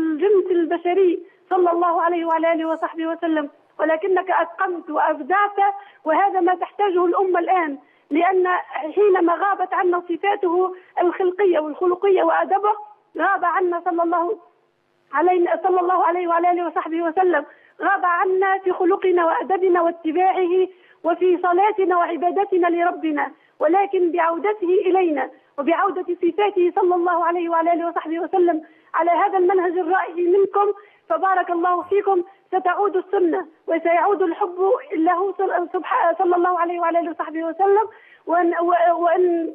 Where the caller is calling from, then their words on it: Tunisia; أنا أقول لك من تونس